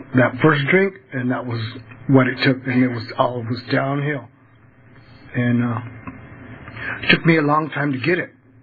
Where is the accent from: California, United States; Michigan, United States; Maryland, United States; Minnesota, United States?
California, United States; East Porterville; I grew up in East Porterville, and all my neighborhood, everybody drank.